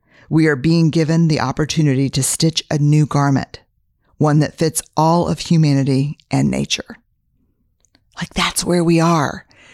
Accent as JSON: {"language": "English", "region": "Texas", "country": "United States", "said": "I'm a Texan, fifth generation."}